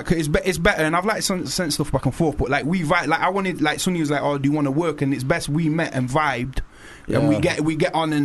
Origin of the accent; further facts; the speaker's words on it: Nottingham, East Midlands, United Kingdom; I met people there, and I'm like, I'm from Nottingham. They're like, huh? I was like, Nottingham.